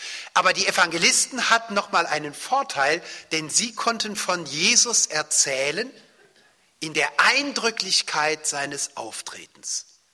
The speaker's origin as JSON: {"language": "German", "town": "Cologne", "region": "North Rhine-Westphalia", "country": "Germany", "tie": "born there", "also_born_or_lived": "Swabia", "said": "Ich bin ja ein Adoptivschwabe, das heißt geboren in Köln, aber nun die meiste Zeit meines Lebens im Schwabenland."}